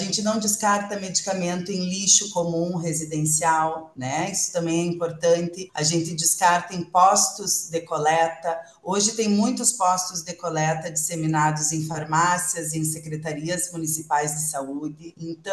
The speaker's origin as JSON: {"language": "Portuguese", "town": "Soledade", "region": "Rio Grande do Sul", "country": "Brazil", "said": "Eu sou de uma cidade pertinha de você aí, eu sou de Soledade"}